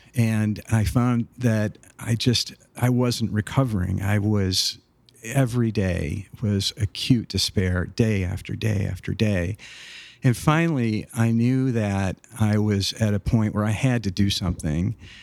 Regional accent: Michigan, United States; also born or lived in Chicago / Portland / Atlanta / Nashville; And I grew up in Michigan. I'm a MSU Spartan, go green, and I have lived all over the country. I lived in Chicago, I lived in Portland, I lived in Atlanta, and then in Nashville.

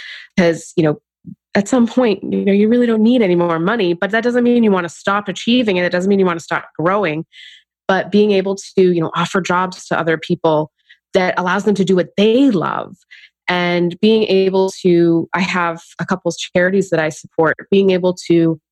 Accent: Maine, United States; As a kid, I used to raise owls and hawks, and it's actually in my home state, which is Maine.

